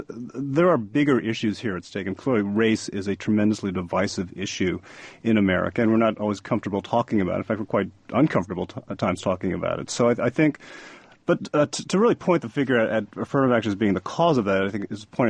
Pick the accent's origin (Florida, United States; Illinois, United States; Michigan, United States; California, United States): California, United States; If you look at the vote in my home state of California, in Prop 209